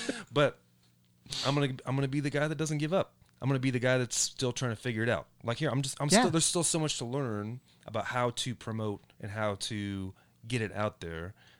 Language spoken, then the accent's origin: English; Fort Wayne, Indiana, United States; In my hometown of Fort Wayne, Indiana, we did a CD